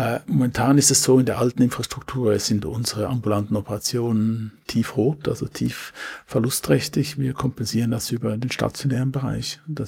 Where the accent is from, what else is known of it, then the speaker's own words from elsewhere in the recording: Switzerland; Ich bin auch Schweizer, also auch wenn ich Deutsch, Hochdeutsch sprechen kann, mit nicht so starkem Akzent, bin ich Schweizer, war immer Schweizer.